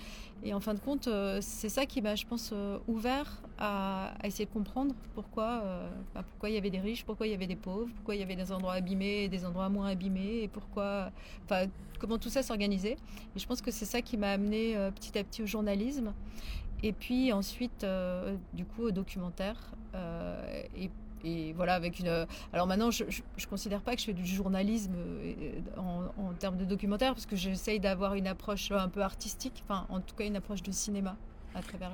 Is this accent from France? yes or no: yes; Grenoble, Auvergne-Rhône-Alpes, France; je suis montagnarde, je suis grenobloise à la base.